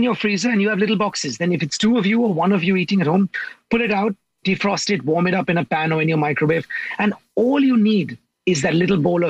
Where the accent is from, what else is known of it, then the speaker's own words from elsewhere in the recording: India; growing up in India.